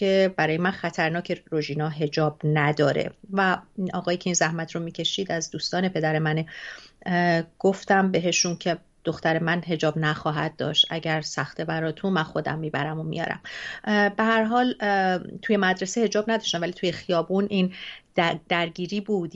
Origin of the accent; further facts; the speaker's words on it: Iran; also born or lived in Dubai, United Arab Emirates; now in California, United States; من الان 8 سال و خورده ایست که در کالیفرنیا هستم ولی خب من خیلی ساله که از ایران آمدم بیرون اما 9 سالی در امارات بودم در دبی. بنابراین من به سن فرزندانم از ایران دور بودم یعنی تقریبا 23 سال